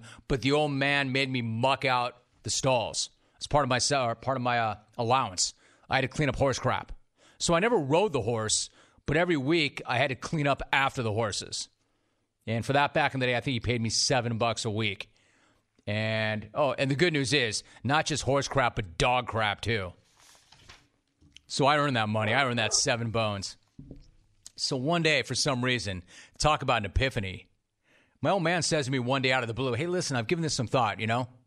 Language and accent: English; Los Angeles, California, United States; when I grew up in Los Angeles, I grew up in the suburbs of Los Angeles, and I lived in a neighborhood where people had horses. It's very unusual. In like the San Fernando Valley.